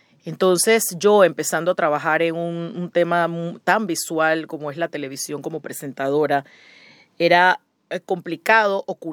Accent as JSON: {"language": "Spanish", "country": "Panama", "said": "o en mi caso que salía en pantalla, pues una figura conocida en mi país, Panamá, quizás no tiene cosas."}